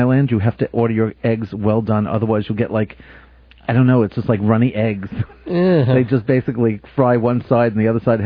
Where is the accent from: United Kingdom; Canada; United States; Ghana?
Canada; I think I'm going to go through Vietnam going, I'm Canadian. I'm not kidding either.